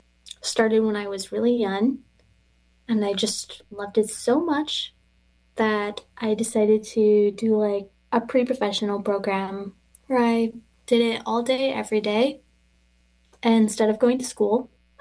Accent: Nanaimo, British Columbia, Canada; I'm from the Penelicut tribe. Grew up on the Nanaimo territories. That is Vancouver Island.

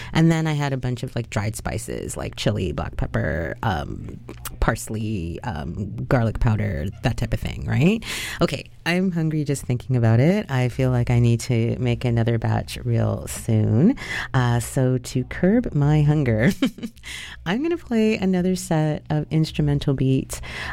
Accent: Ontario, Canada; moved away; also born or lived in Alberta; since I'm originally from Ontario and lived in Alberta for a whopping 13 years

